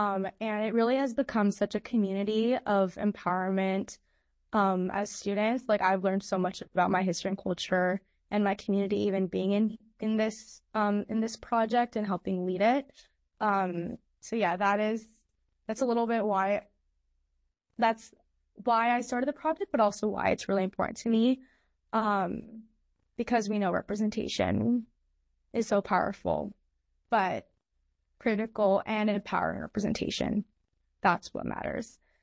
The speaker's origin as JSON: {"language": "English", "country": "Philippines", "said": "And so me as a Filipino student sitting in that classroom reading that syllabus and realizing that the Philippines was not included made me feel disappointed"}